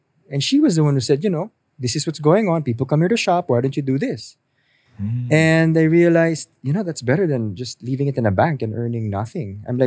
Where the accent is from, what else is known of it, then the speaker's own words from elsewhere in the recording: Hong Kong; I grew up in Hong Kong.